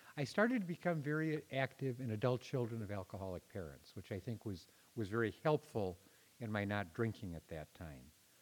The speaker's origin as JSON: {"language": "English", "town": "St. Paul", "region": "Minnesota", "country": "United States", "tie": "born or raised there", "said": "I grew up in St. Paul. I went through St. Luke's School, St. Thomas Academy, St. Paul Seminary."}